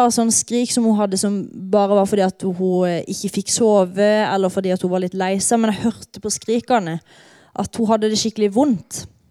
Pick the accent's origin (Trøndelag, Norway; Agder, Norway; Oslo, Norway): Agder, Norway; Iveland; På det tidspunktet så bodde jeg fortsatt hjemme på Iveland.